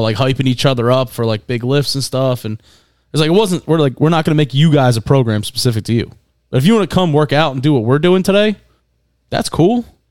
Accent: Ireland; I'm Irish, dude.

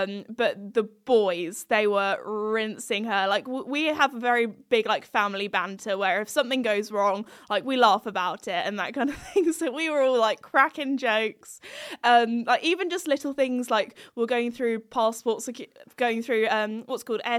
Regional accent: United Kingdom; which I would say as a British gal, it's hot

